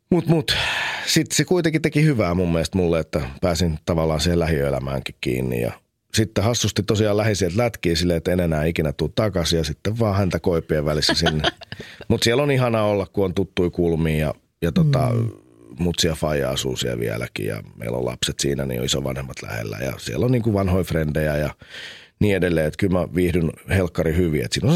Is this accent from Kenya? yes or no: no; Helsinki, Uusimaa, Finland; Me muutettiin, kun mä olin 11 sinne Puistolaan Kronikasta.